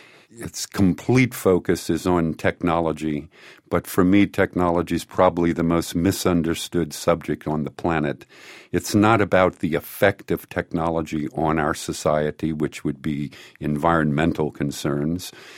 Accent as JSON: {"language": "English", "town": "New Orleans", "region": "Louisiana", "country": "United States", "said": "I'm from New Orleans. It's like a society that I love, but it's la dolce vita. It's like a crazy, crazy place."}